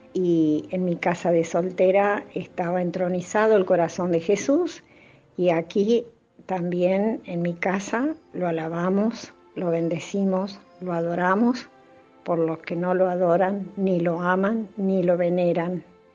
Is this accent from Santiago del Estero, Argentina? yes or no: no; Santa Fe, Argentina; de Santa Fe, de Argentina.